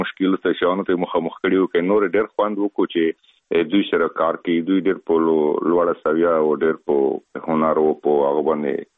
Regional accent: Afghanistan; خلک خبر دي چې موږ افغان یم او په بالیوډ کې که فلمو کې کار کوم

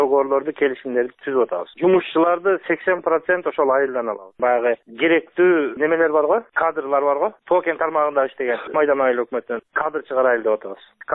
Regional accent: Osh, Osh Region, Kyrgyzstan; Мен кыргызмын, ошо кыргызстандын эле жаранымын, менден башка эч ким жок. Мен оштон болом.

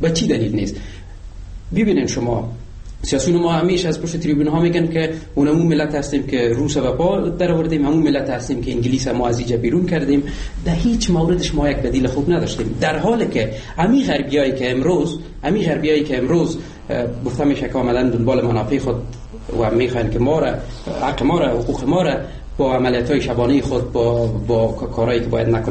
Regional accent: Afghanistan; به عنوان یک افغان

